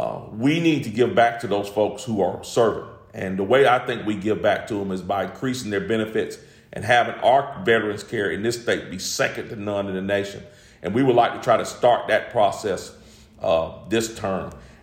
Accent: Greensboro, North Carolina, United States; I'll just give you the example of my hometown, Greensboro's had, I think, I'm not sure, don't quote me on this number, I think 60 murders.

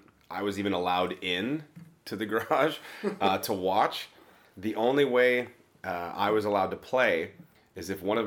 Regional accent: Hanna, Alberta, Canada; It's a town of about 2,900 people

